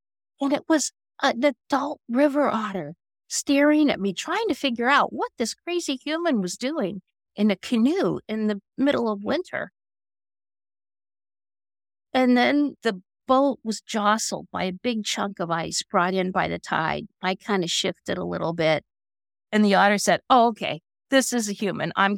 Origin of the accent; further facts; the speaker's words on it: Midwest, United States; And I grew up in the Midwest, which isn't known for its natural areas.